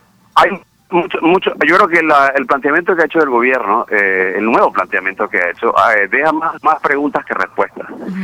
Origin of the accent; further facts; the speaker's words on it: Panama; la pregunta inevitable, inexorable, que uno tiene que hacerse como panameño